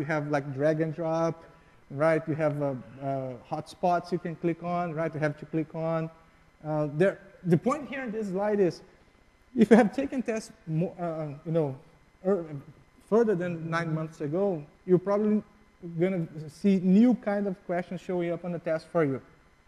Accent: Brazil; first language Portuguese; English is a second language; Oh, sorry. I'm from Brazil, just spoke in Portuguese.

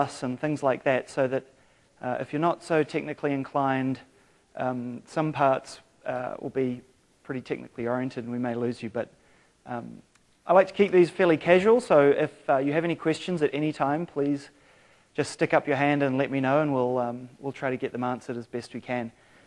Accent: New Zealand; moved away as an adult; now in Seattle, United States; I moved to the States in 2007, but I'm from New Zealand.

